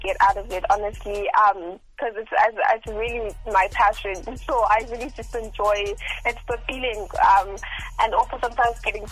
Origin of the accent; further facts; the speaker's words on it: South Africa; I go, I come from South Africa